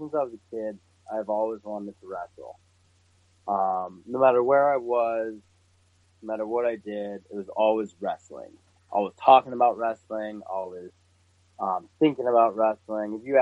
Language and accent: English; Kelso, Montana, United States; also born or lived in Boston; So I was born in Boston, but I was raised in Kelso, Montana my whole life.